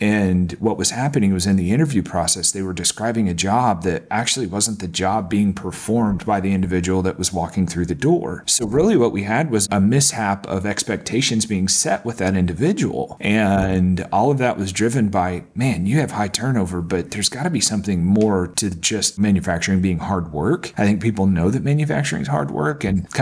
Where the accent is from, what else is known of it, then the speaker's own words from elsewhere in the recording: Indiana, United States; I live in Texas, but I'm from Indiana, so I don't know.